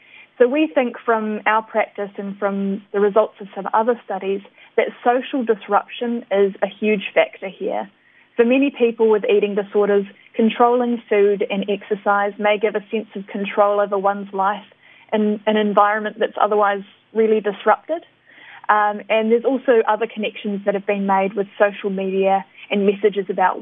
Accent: Waikato, New Zealand; I'm a final year medical student at the University of Auckland, and I'm from the Waikato, where I've been working in the hospital there for the past 2 years

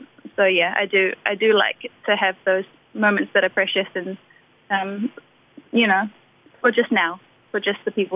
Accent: New Zealand; born there; I was born in New Zealand, so I think all of those influences kind of collide, and that always comes out in my music.

